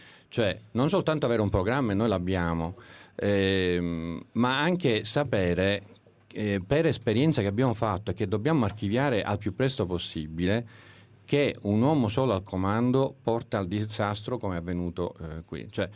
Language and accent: Italian; Sicily, Italy; Se incontra uno di noi, di Catania, di Messina, di Palermo, di Agrigento, io sono siciliano.